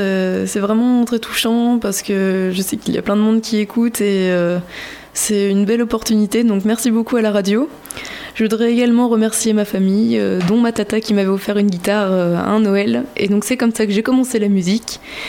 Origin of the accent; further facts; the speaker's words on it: Pérignac, Nouvelle-Aquitaine, France; Donc je suis de Pérignac précisément, petit village, hein.